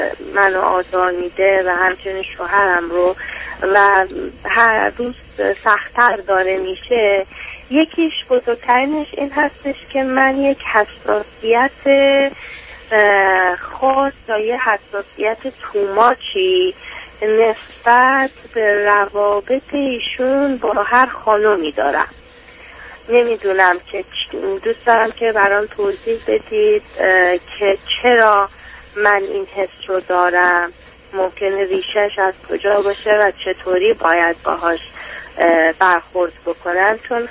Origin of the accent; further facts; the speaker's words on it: Iran; توی محیط ایران به دنیا اومدم و بزرگ شدم